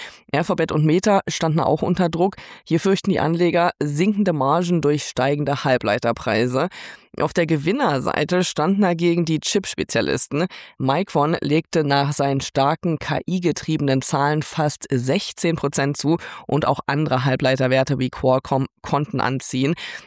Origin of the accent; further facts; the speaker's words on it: Germany; now in New York, United States; da musste man als Deutscher ganz schön laut singen